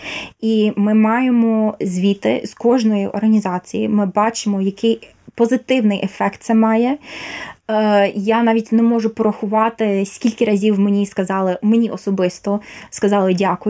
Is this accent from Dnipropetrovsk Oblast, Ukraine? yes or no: no; Kharkiv, Kharkiv Oblast, Ukraine; now in New York, United States; як звичайна людина, як харків'янка, тому що я вважаю, що це мій обов'язок допомагати Харкову.